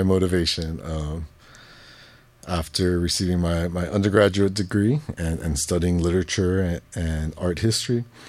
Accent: Guam; I was born and raised on Guam, and Guam is one island in the Marianas archipelago, is what we're called, and the whole archipelago is a homeland of the indigenous Chamorro people.

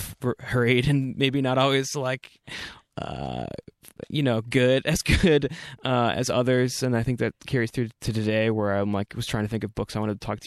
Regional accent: Ann Arbor, Michigan, United States; it's just like a great power pop song with a good hook, and it also just weirdly reminds me of like growing up in Ann Arbor, like as a little kid

